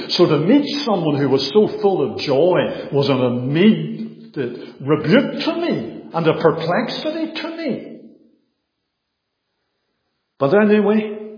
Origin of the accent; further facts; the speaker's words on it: Bangor, United Kingdom; We were walking along the seafront in my hometown of Bangor. Lovely marina there.